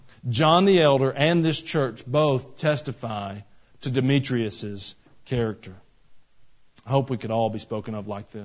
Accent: Atlanta, Georgia, United States; I'm from Atlanta, and you can go out 285, and it circles around Atlanta

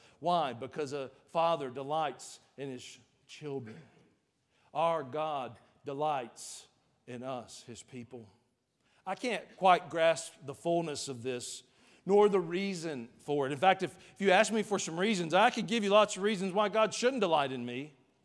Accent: Georgia, United States; The church we grew up in Georgia, we had a lady, Miss Joella Davis.

